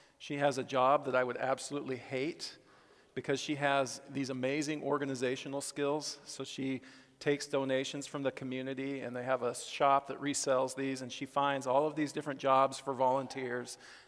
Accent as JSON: {"language": "English", "town": "Olympia", "region": "Washington", "country": "United States", "also_born_or_lived": "Boise, Idaho / Austin, Texas", "said": "I am from the Pacific Northwest, I guess, originally, Olympia, Washington, and Boise, Idaho is where I graduated from high school and started college there at Boise State University."}